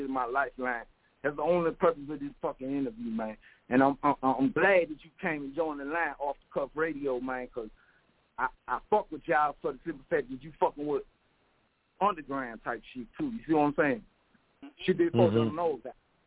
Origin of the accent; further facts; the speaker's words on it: New York, United States; born there; also born or lived in New Jersey; I went from New York. I was born in New York, and I moved to New Jersey.